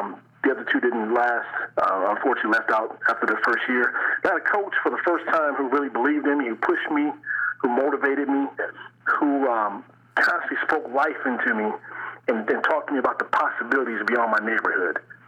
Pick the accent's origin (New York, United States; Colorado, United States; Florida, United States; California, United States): Colorado, United States; Denver; I grew up in Denver, Colorado, to parents who were drug addicts and shoplifters.